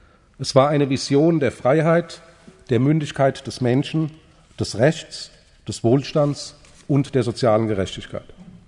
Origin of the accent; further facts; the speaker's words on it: Frankfurt, Hesse, Germany; Ich bin zwar in Frankfurt-Sachsenhausen geboren und aufgewachsen, aber ich habe nur zwei Semester